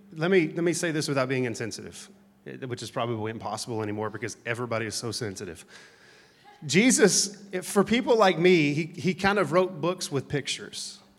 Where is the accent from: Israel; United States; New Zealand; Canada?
United States; hey, look, we are American, and this is where we, you know, we live. This is our culture.